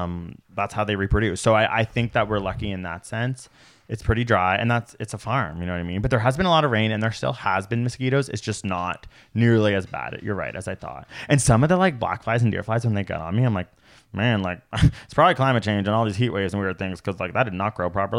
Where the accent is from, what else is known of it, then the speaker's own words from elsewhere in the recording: Toronto, Ontario, Canada; I'm a city idiot. I grew up in Toronto. I'm a city idiot.